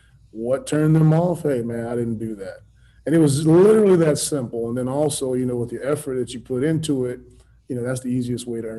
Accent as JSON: {"language": "English", "town": "San Antonio", "region": "Texas", "country": "United States", "tie": "born or raised there", "said": "And so, you know, when I grew up, I grew up in San Antonio, Texas."}